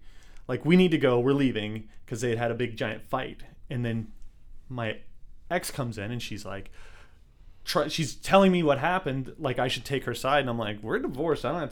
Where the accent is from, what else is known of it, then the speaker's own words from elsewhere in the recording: Texas, United States; And I've heard lots of I'm from Texas, so I've heard lots of stories like that.